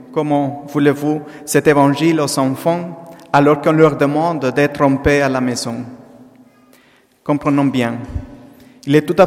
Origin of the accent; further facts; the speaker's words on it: Mexico; French is a second language; now in Strasbourg, France; Je viens du Mexique. Et depuis mon arrivée en France en 2004, je suis toujours resté en Alsace, à Strasbourg